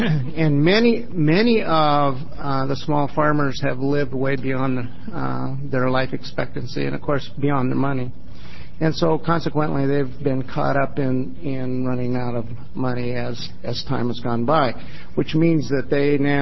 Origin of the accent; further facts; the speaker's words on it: Newberg, Oregon, United States; Since I was born and raised in Newburgh, Oregon, most of them are parents of people that I went to school with, people that I've known for all my life.